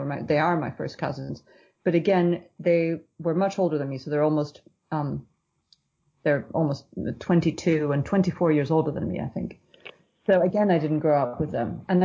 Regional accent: Venezuela; I grew up in Venezuela

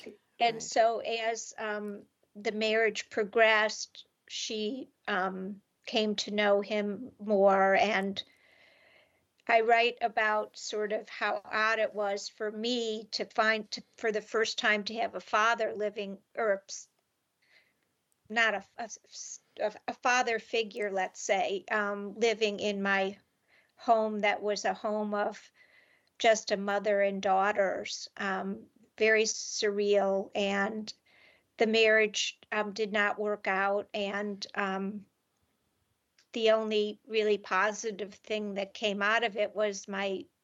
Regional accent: Cleveland, Ohio, United States; now in Long Island, United States; not only am I trapped on Long Island, but I'm far away from Cleveland where I grew up, where my mother died and lived all 86 years of her life.

